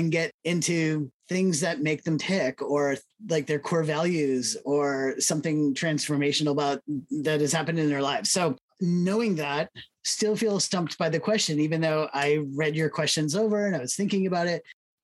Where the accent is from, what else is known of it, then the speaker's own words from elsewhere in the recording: Massachusetts, United States; now in Canada; I grew up in Massachusetts. So they said … so here in Canada, people are like